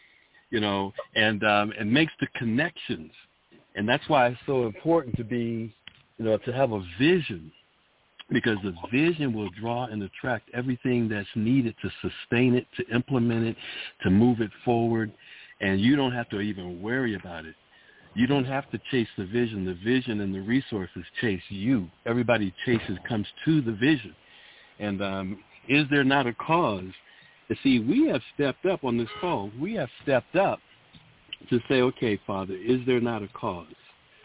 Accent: New Bedford, Massachusetts, United States; we're putting two in my hometown of New Bedford

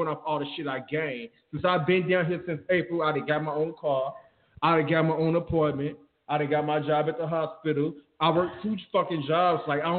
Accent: Chicago, Illinois, United States; my life, the way I grew up in Chicago, like, I'm the only gay boy in my family.

